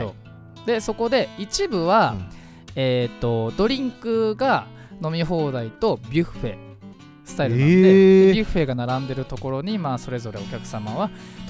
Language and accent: Japanese; Fujisawa, Kanagawa, Japan; この番組は藤沢出身の俳優タレントとして活動する